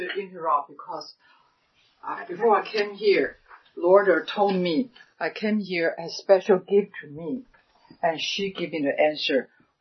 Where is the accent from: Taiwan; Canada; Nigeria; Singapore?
Taiwan; Taichung; English is a second language; moved away as an adult; also born or lived in Taipei; now in United States; But I'm not I'm from Taichung. Only can go to Taipei twice, three times a year. So I visit there, I learn 安静等候. I was very young, around 20, I'm in the college.